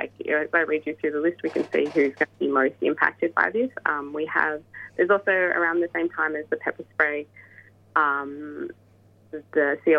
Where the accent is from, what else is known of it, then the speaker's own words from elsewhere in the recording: Melbourne, Victoria, Australia; I'm originally from Melbourne